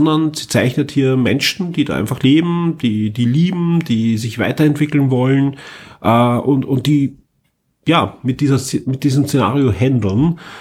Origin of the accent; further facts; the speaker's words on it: Austria; der für uns als Österreicher jetzt auch nicht immer hundertprozentig